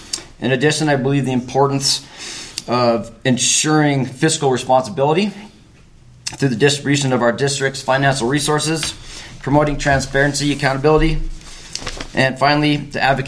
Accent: Butte, Montana, United States; moved away; I'm from Butte, America, Montana. And after leaving Butte, I decided to follow my passion for skiing.

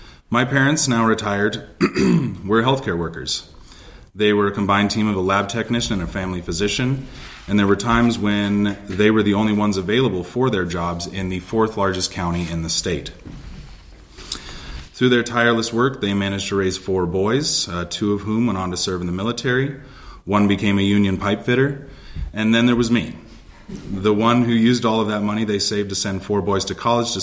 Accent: Forsyth, Montana, United States; I grew up in Forsyth, Montana, over on the eastern part of the state.

